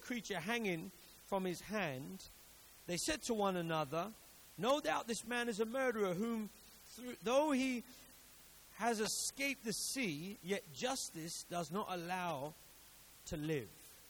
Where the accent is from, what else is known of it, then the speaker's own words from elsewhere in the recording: Vauxhall, London, United Kingdom; I lived in Vauxhall. When I was growing up, I grew up in Vauxhall. And so I lived in an estate, council estate.